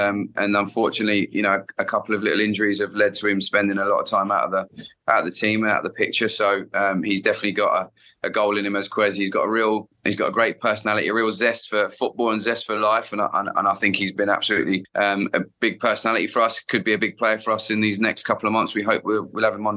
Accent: Felixstowe, East of England, United Kingdom; I mean, I grew up in Felixstowe, Suffolk, so I've known Colchester and the football club for many years.

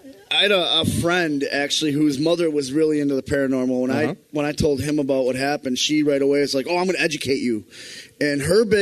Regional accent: Wisconsin, United States; I've been around burning piles of ash and or leaves and stuff like that growing up in Wisconsin.

